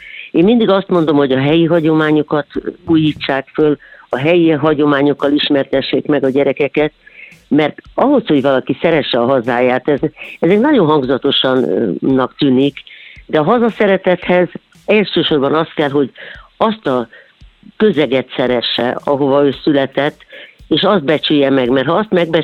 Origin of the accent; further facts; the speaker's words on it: Budapest, Hungary; born there; Én pesti születésű vagyok